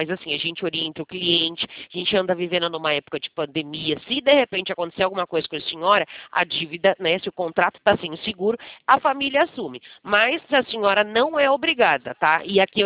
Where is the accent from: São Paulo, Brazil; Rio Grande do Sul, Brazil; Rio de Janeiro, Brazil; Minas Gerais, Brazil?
São Paulo, Brazil; eu sou de São Paulo, né?